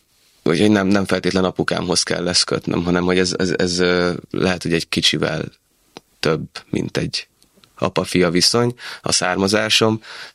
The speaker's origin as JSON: {"language": "Hungarian", "country": "Greece", "said": "hát nehezen tudnám elrejteni, hogy görög vagyok."}